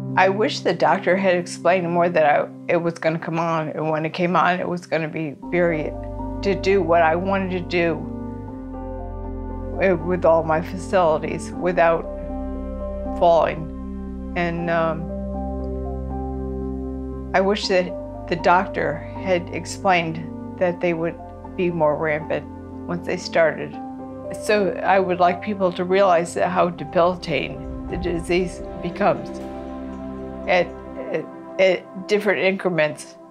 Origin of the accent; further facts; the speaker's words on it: Branford, Connecticut, United States; I'm from Brantford, Connecticut.